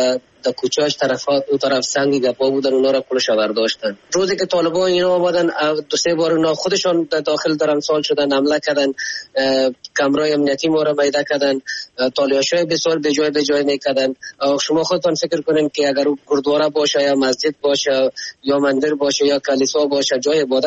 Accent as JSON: {"language": "Persian", "country": "Afghanistan", "said": "ما خو افغان هستیم"}